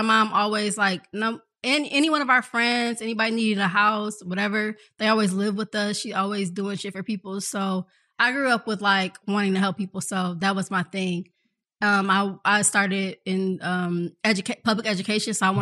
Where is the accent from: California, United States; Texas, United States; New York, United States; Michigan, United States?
Michigan, United States; Detroit; I'm from Detroit.